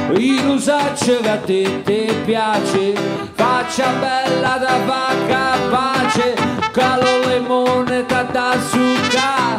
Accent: Basilicata, Italy; per questo io sono della Basilicata, del nord, e non capisco il foggiano e non capisco, insomma, però l'ho tradotto nella lingua mia, che è il mix tra lucano e campano, è là in mezzo.

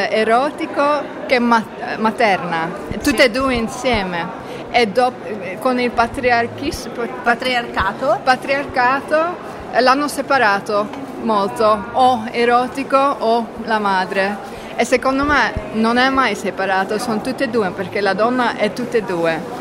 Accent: Amsterdam, North Holland, Netherlands; Di Amsterdam.

